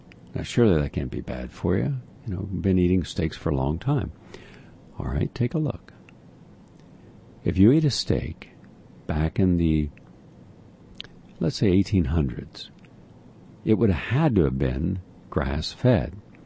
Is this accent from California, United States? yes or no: no; West Virginia, United States; my brother, we're both from West Virginia, and my adult life, I've always lived on a farm or a ranch